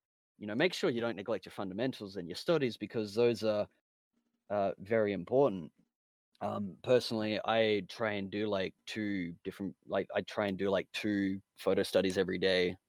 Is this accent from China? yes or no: no; Australia; It's like, I'm an Australian dude.